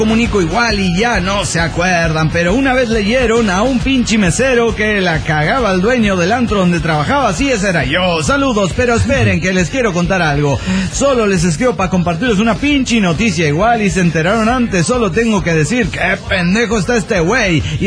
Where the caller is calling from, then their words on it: Guadalajara, Jalisco, Mexico; de Guadalajara, Jalisco, México.